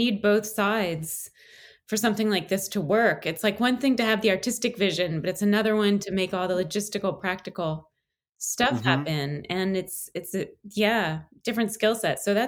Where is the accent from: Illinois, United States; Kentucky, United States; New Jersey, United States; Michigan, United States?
New Jersey, United States; So I grew up in New Jersey.